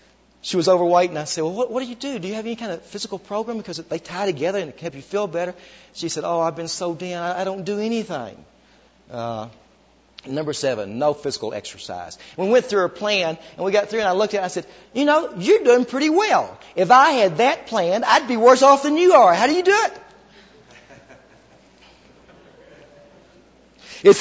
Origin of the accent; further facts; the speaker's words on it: Arkansas, United States; now in Dallas, United States; Now, I come from Arkansas originally. In Arkansas, we have a lot of rainfall. We have these big oak trees. And now I live in Texas, in Dallas